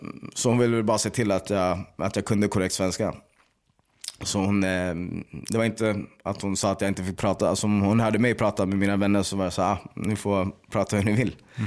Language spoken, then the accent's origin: Swedish; Stockholm, Stockholm County, Sweden; born there; Flyttade under en veva till Örebro innan jag föddes dock. Jag är född i Rinkeby. Och de... skilde sig väl när jag var 5, tror jag. Min mamma är ifrån, hon är född i Sundsvall.